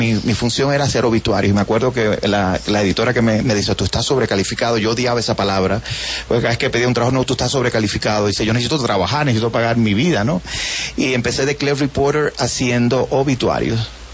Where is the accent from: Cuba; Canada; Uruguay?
Cuba; now in United States; yo soy cubano. O sea, hay una diferencia en este grupo. Uno, aunque yo sea ciudadano americano, Cuba me exige sacar un pasaporte cubano